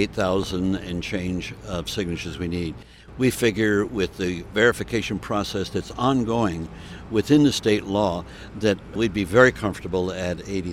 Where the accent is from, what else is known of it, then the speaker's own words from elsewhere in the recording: Springfield, Massachusetts, United States; I come to Massachusetts as a native son. I was born in Springfield, and I was educated in Springfield and in Worcester